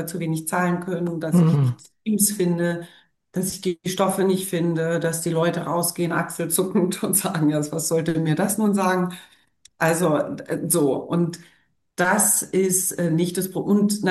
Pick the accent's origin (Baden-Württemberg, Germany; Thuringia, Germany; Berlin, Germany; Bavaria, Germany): Berlin, Germany; in Diva Berlin gebe ich eben meinen Blick auf meine Heimatstadt.